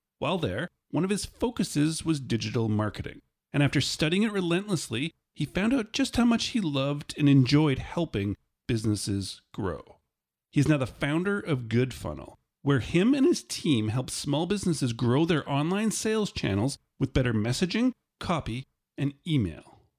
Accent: Canada; I'm Canadian

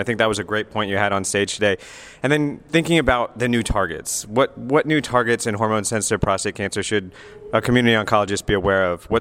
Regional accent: Nashville, Tennessee, United States; Thank you for all here at World GU in Nashville, Tennessee, my hometown. So appreciate everyone coming and visiting me. I did not have to travel.

